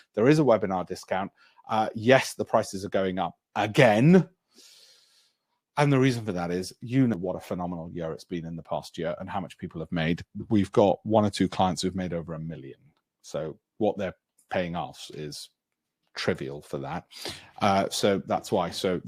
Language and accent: English; Armley, Yorkshire and the Humber, United Kingdom; I grew up in Armley without a silver spoon.